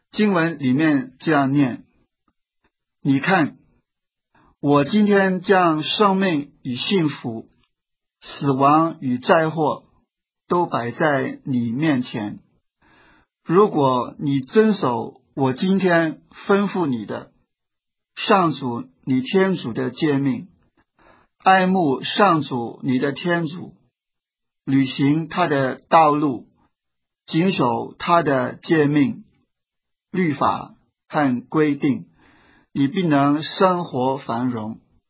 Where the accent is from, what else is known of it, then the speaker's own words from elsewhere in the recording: China; 我们中国人读古书的时候就经常提到文史哲不分家